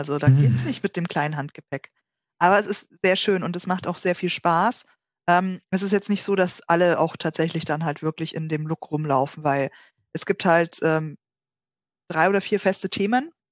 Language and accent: German; Munich, Bavaria, Germany; Ich bin ja Münchnerin. Ja, und hier in München